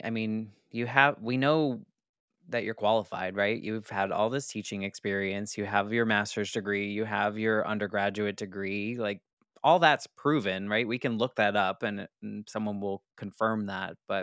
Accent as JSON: {"language": "English", "town": "Boston", "region": "Massachusetts", "country": "United States", "said": "Because I'm from Boston area and there's lots of, we call them rotaries."}